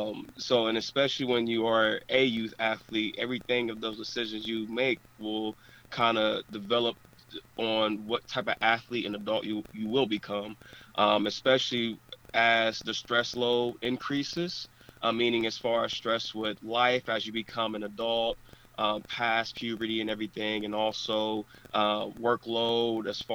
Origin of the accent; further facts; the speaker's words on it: Columbus, Ohio, United States; So I'm originally from Columbus, Ohio, the south end of Columbus, Ohio. So I grew up around there. We moved from the south end to East Columbus all my almost entire life.